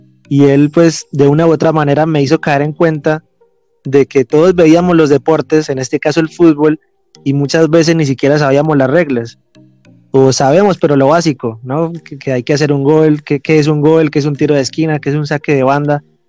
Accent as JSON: {"language": "Spanish", "town": "Bucaramanga", "region": "Santander", "country": "Colombia", "said": "Soy egresado de la Universidad Autónoma de Bucaramanga, soy de Bucaramanga."}